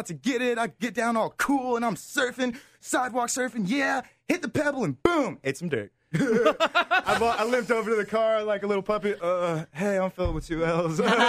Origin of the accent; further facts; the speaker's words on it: New Orleans, Louisiana, United States; I'm from New Orleans, so in case you don't know, I do have junk in the trunk.